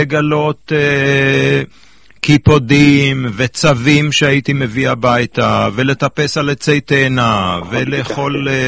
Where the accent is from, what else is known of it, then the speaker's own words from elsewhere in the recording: Jerusalem, Jerusalem District, Israel; אני כואב את הטבע שאני זכיתי ליהנות בחיקו בירושלים של שנות ה-60.